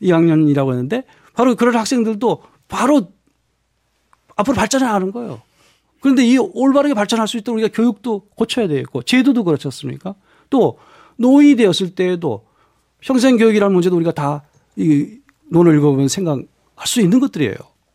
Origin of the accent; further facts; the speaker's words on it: Mugeuk, North Chungcheong, South Korea; born there; 제가 무극에서 태어났어요. 충청북도.